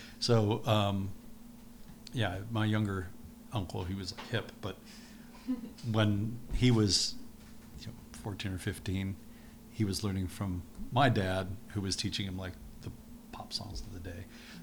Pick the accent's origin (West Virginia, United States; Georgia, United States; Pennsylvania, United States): West Virginia, United States; Elkins; And I used to see Hazel a lot when I was a kid, growing up in Elkins through Augusta.